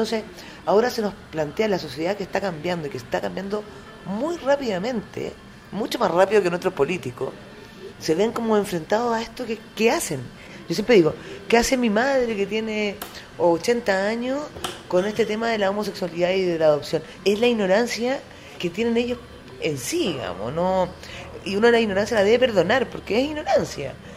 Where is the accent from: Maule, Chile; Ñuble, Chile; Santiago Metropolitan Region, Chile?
Maule, Chile; Curicó; Yo crecí en Curicó, una zona bien de derecha de Chile